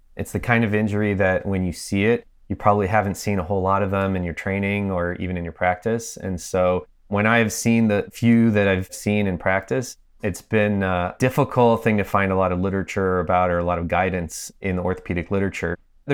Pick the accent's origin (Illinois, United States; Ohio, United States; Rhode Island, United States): Ohio, United States; Cleveland; I'm originally from Cleveland, Ohio.